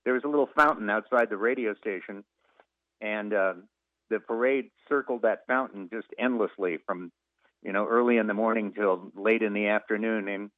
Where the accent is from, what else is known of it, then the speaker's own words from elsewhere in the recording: Los Angeles, California, United States; now in Louisville, United States; Then I did a short stint in my hometown of Los Angeles, then Denver, Colorado, then Cincinnati, Houston, Kansas City, and a short stint in Northern Ohio.